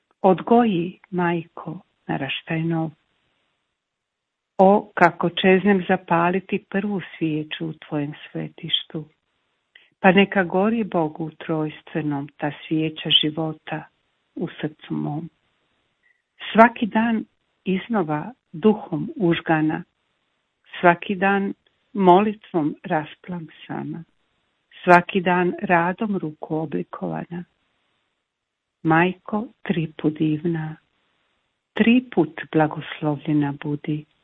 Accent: Dalmatia, Croatia; also born or lived in Zagreb; now in Slavonski Brod, Croatia; moj zavičaj Dalmacija, a rođena sam u Zagrebu, eto, ima puno raznih, ali u Brodu jako dugo živim i postao mi je evo drag grad.

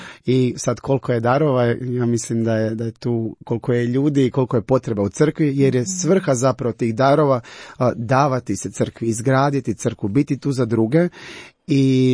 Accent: Cres, Primorje-Gorski Kotar County, Croatia; kod nas na Cresu je da je okupio jednu malu zajednicu. Mi smo već počeli ono i u osnovnoj školi, učili su nas moliti.

